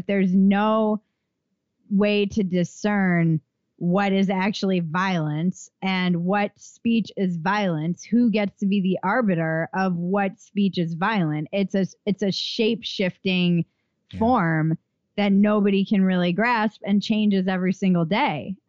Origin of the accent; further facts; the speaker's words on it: East Coast, United States; I come from the East Coast